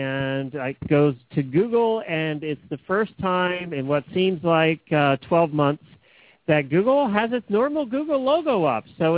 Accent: Ocala, Florida, United States; from Ocala, Florida.

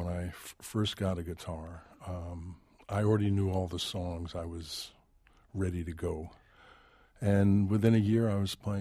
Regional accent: New York, United States; born there; I was born in Greenwich Village, November 13th, 1942, on Sullivan Street.

